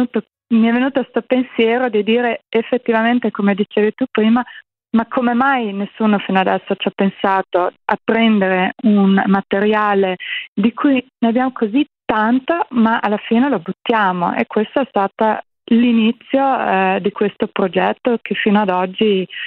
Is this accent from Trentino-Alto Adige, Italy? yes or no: yes; Trentino-Alto Adige, Italy; accent: South Tyrolean dialect; perché nel nostro dialetto altoatesino LAB significa proprio foglie